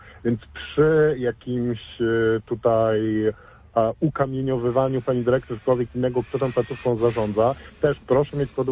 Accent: Poznań, Greater Poland Voivodeship, Poland

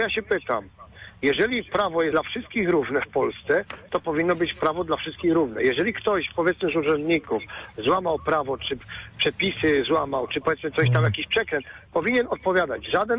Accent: Greater Poland Voivodeship, Poland; Nie jestem mieszkańcem Poznania, bo jestem wielkopolaninem, nie?

